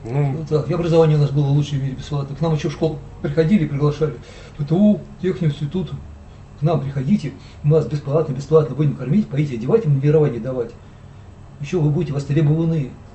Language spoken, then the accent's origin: Russian; Moscow, Russia; я коренной, я жил в центре, потом сюда переехал в 81 году. Этот район просто на моих глазах строился.